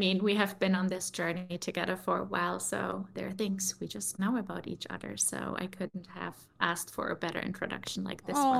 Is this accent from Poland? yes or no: yes; Poland; also born or lived in Germany; now in United States; I mean, I'm an immigrant for the second time. We immigrated from Poland to Germany, which wasn't an easy ride. So even now immigrating to America was also, it brought up past memories